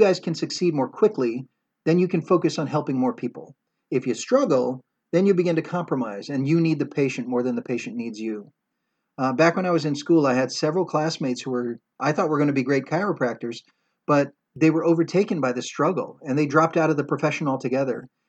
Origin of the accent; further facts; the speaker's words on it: Hawaii, United States; I get to practice back in my home state of Hawaii. It is paradise.